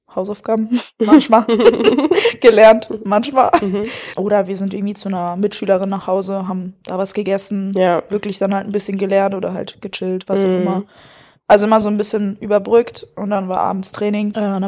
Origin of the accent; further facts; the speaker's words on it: Darmstadt, Hesse, Germany; Also, ich komme aus Darmstadt, ja, es ist auch nicht gelogen, aber mein Heimatort ist Wixhausen.